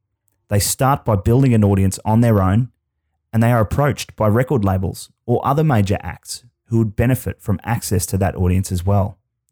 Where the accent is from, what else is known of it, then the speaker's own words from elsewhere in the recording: Brisbane, Queensland, Australia; also born or lived in Melbourne; I moved back to my hometown of Brisbane from Melbourne, the so-called music capital of Australia at the time. And at the ripe old age of 21